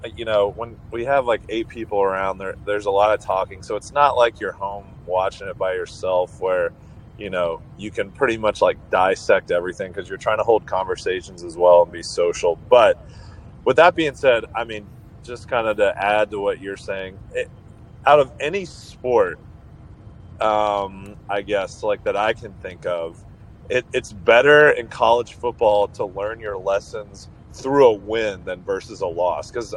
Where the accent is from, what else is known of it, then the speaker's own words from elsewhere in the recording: Chicago, Illinois, United States; born there; But yeah, I was born in Chicago, so there's some Jordan nostalgia with me a little bit.